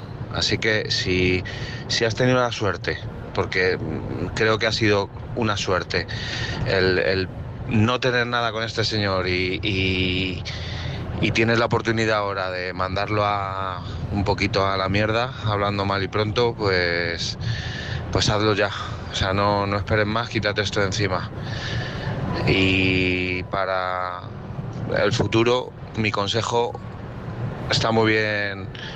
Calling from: Madrid, Community of Madrid, Spain; de Madrid.

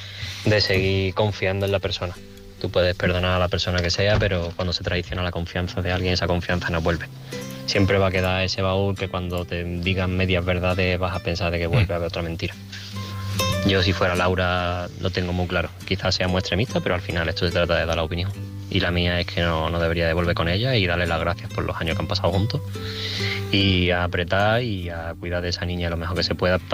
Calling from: Málaga, Andalusia, Spain; de Málaga y no estoy de acuerdo con lo que dice la mayoría de la gente.

